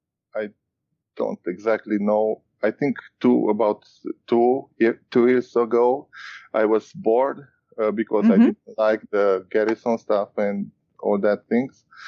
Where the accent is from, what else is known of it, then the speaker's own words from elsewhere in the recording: Romania; I'm from Romania.